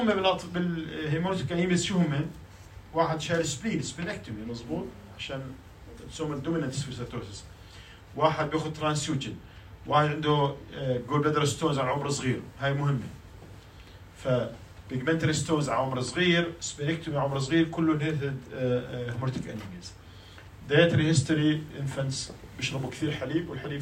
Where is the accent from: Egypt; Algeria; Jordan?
Jordan; إحنا بالأردن ما عندنا هيموجلوبين سي وأس كثير